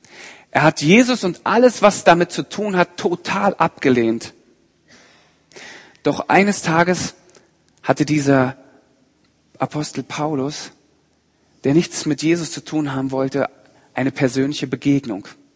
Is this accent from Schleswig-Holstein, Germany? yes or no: no; Berlin, Germany; ich komme gebürtig aus Berlin, man hört es mir nicht mehr ganz an, aber ich bin ein Berliner und von daher fahren meine Familie und ich mindestens einmal im Jahr nach Berlin.